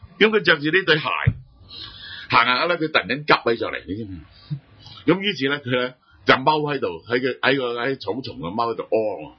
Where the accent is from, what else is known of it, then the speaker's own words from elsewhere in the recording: Zhongshan, Guangdong, China; 即係呢一個我哋鄉下中山咁嘅富處咧